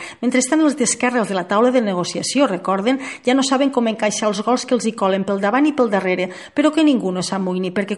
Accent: Catalonia, Spain; com a catalana

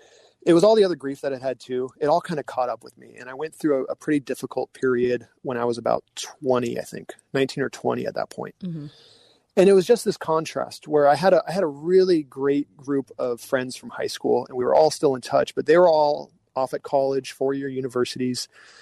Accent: California, United States; now in San Luis Obispo, United States; I had grown up in a congregation that I loved, but I moved away from there and I moved up from Orange County to San Luis Obispo

